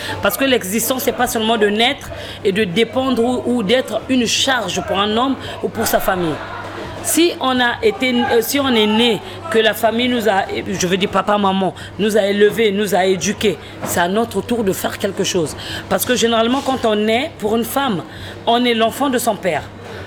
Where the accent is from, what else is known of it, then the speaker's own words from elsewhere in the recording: Republic of the Congo; parce que je suis du Congo-Brazzaville